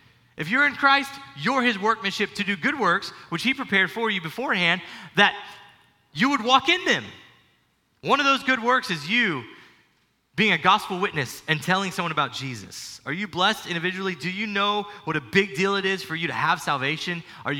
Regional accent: San Antonio, Texas, United States; Now, I love being a Texan. I was born in San Antonio, Texas.

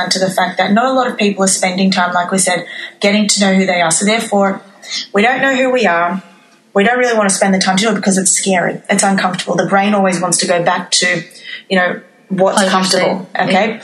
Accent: Australia; I was born and raised in Australia, but my family were born and raised in Cyprus. So when we came to Australia, I looked different.

